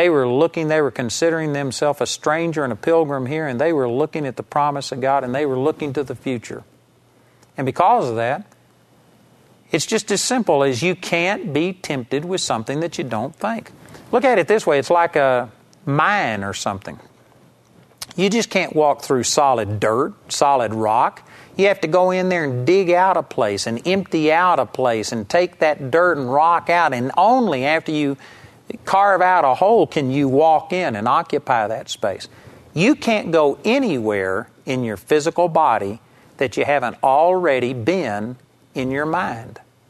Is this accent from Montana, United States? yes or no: no; Arlington, Texas, United States; born or raised there